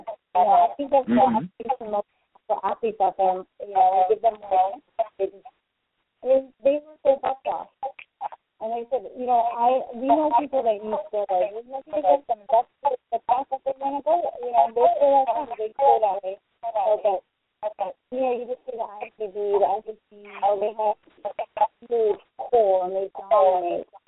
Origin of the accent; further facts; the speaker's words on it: Utah, United States; I'm from Utah, so we went out to a show there